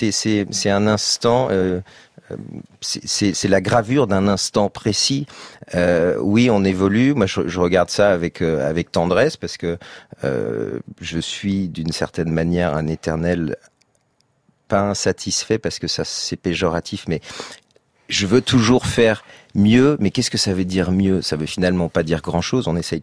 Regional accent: Auvergne-Rhône-Alpes, France; j'avais envie de m'amuser en Savoie, là où j'ai grandi.

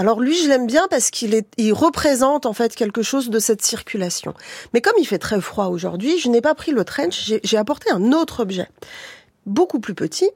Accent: Paris, Île-de-France, France; de Français de... Comme on dit, voilà, je le redis, de deuxième génération. Tu viens d'où ? Bon, bah, je viens d'un certain quartier de Paris.

